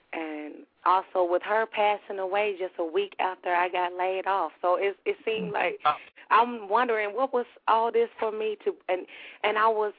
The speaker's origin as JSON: {"language": "English", "region": "Arkansas", "country": "United States", "lives_now": "Los Angeles, United States", "said": "I'm from Arkansas and I moved out to Los Angeles and that's where I started."}